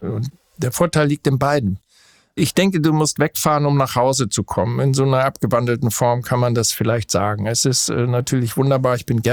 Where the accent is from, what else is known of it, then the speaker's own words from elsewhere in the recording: Northern Germany, Germany; accent: North German; ich habe ja einen starken norddeutschen Akzent, der unüberhörbar ist.